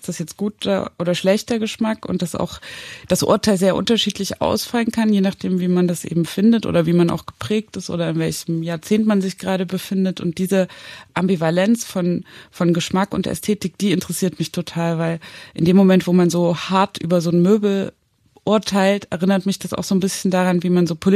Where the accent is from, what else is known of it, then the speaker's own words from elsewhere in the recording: Zwickau, Saxony, Germany; also ich bin ja in Zwickau geboren und aufgewachsen